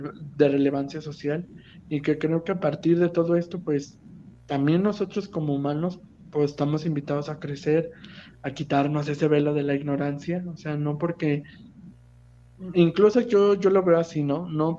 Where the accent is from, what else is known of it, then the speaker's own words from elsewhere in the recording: Mexico City, Mexico; yo, por ejemplo, aquí en la Ciudad de México, pues, de donde soy originario